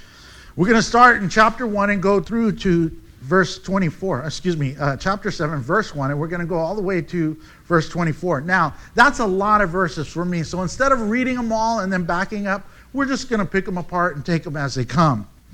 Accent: United States; I love being American, I love the freedoms that we have

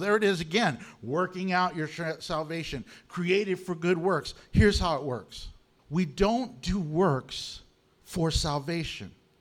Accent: Houston, Texas, United States; For instance, I came from Houston. Back in Houston, we have highways, just like here, we have highways.

